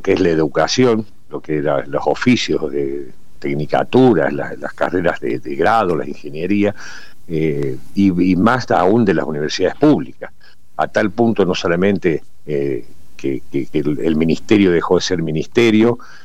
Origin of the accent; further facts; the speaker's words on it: Córdoba, Argentina; Yo de Córdoba, soy hincha de Instituto de Córdoba.